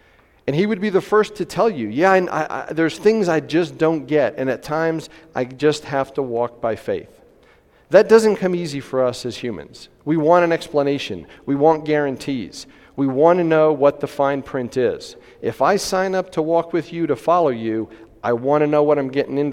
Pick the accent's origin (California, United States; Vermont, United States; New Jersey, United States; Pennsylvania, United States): New Jersey, United States; we brought a kid who wasn't really familiar with church to Vacation Bible School when I grew up in New Jersey.